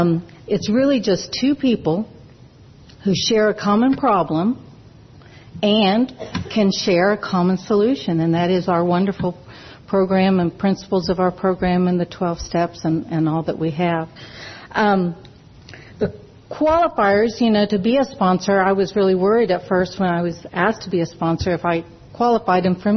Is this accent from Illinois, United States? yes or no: no; Wichita, Kansas, United States; And I am from Wichita, Kansas. And I am so happy to be here in Atlanta and at the International.